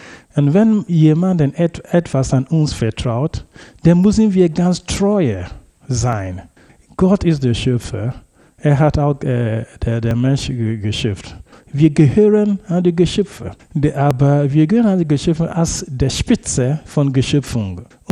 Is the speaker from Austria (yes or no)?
no; Ghana; ich bin aus Ghana nie in Osteuropa gewesen